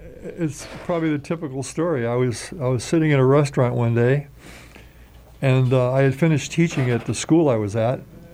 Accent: New Hampshire, United States; I'm from New Hampshire, and he was from New Hampshire also.

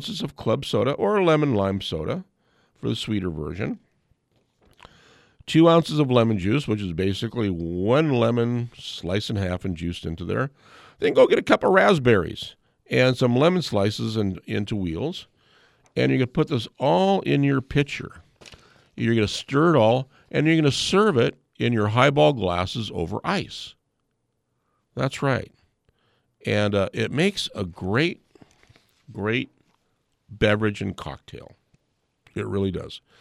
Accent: Fairbanks, Alaska, United States; This is those fun things that I remember about growing up in Fairbanks.

